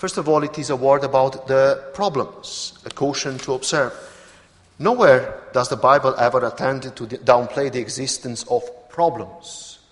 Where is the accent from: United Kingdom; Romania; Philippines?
Romania; moved away; When I came from Romania over 16 years ago, I made a promise to God and I stood before God